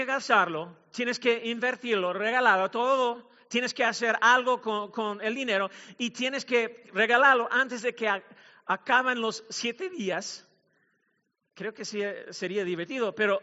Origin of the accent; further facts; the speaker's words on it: Mexico; Y si no te has dado cuenta, soy mexicano, pues, pero tengo una piel realmente blanca.